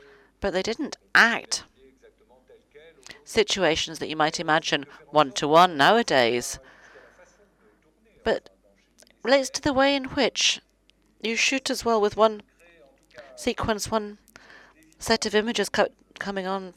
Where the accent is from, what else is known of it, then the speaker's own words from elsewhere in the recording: Germany; I'm German. I'm from Germany.